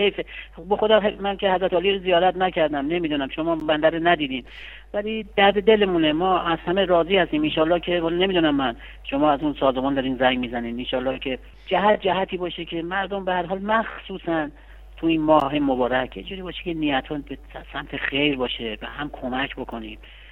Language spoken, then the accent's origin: Persian; Tehran, Tehran Province, Iran; now in Rasht, Iran; حالا با توجه به اینکه ما اصالتا تهرانی هستیم، اینجا اغلب میریم تهران، حالا تو رشت هم 2-3 سال ساکن شدیم،